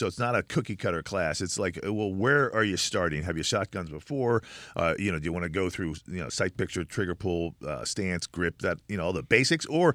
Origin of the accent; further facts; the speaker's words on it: Pennsylvania, United States; moved away as an adult; now in California, United States; I started in California as a young man. I moved from Pennsylvania to California when I was 18 years old